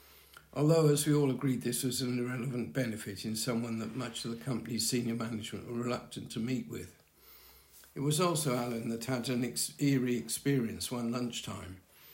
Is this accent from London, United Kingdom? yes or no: no; Wales, United Kingdom; I loudly shouted, "David, I'm Welsh."